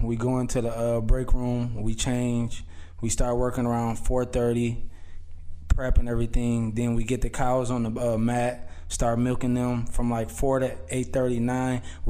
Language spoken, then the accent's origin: English; Racine, Wisconsin, United States; I'm from Racine, Wisconsin.